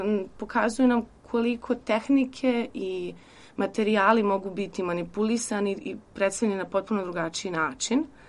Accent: Zemun, Belgrade, Serbia; Ja sam inače iz Zemuna, tako da je to nekako meni još značajnije.

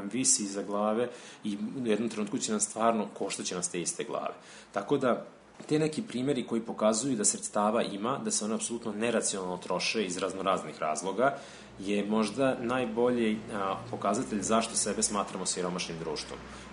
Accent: Novi Sad, Vojvodina, Serbia; a nažalost u mom rodnom gradu Novom Sadu sam imao tu situaciju da pogledam

